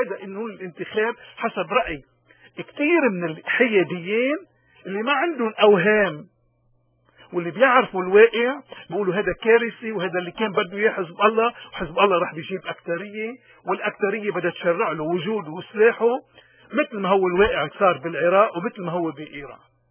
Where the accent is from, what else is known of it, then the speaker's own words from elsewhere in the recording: Lebanon; لو الخيار غير المقاومة ما كان دفعنا كلبنانيين وكمجتمع مسيحي آلاف الشهداء، ولكننا تهجرنا، ولكننا صرنا ببلاد الاغتراب